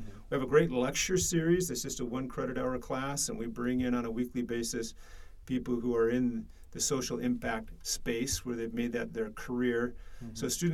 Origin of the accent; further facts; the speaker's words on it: Seattle, Washington, United States; As you mentioned, I'm from the Seattle area